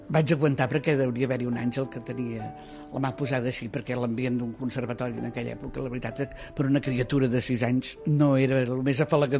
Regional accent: Barcelona, Catalonia, Spain; born there; tinc 83 anys, el juny en faré 84, he nascut a Barcelona.

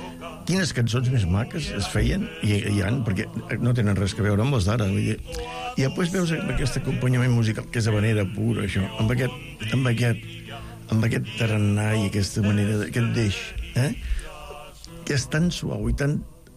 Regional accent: Begur, Catalonia, Spain; De molt petit, molt petit. Jo sóc de Begur, terra empordanesa, el poble dels més macos que hi ha a la costa

